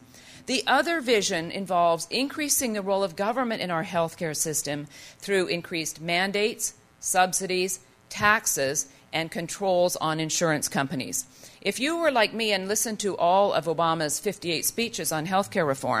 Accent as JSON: {"language": "English", "country": "Canada", "said": "Now, I am from Canada"}